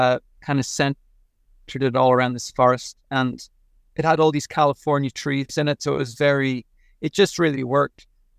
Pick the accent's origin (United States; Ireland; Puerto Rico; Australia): Ireland; Dublin, Leinster; For whatever reason, you know, I'm from Dublin, and yet I've gotten massive support from Northern Ireland